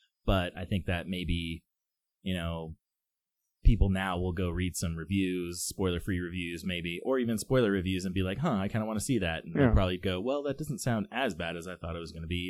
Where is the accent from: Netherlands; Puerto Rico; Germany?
Puerto Rico; I'm from Puerto Rico